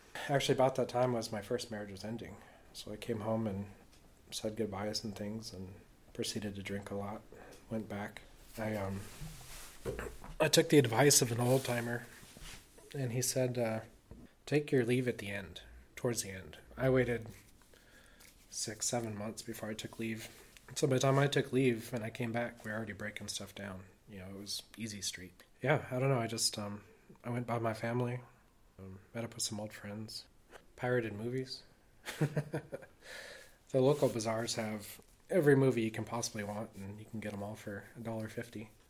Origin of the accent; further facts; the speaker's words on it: United States; Being an American, pretty much anywhere in the world opens you up to the type of racism, I think.